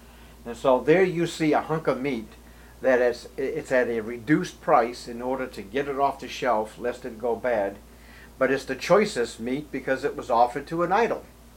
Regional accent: Boston, Massachusetts, United States; Growing up in Boston, not only did I see Catholic churches dedicated to the Roman Catholic persuasion

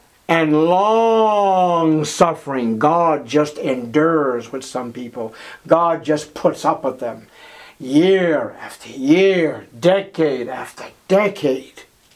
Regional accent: Boston, Massachusetts, United States; Where are you from? I'm from Boston.

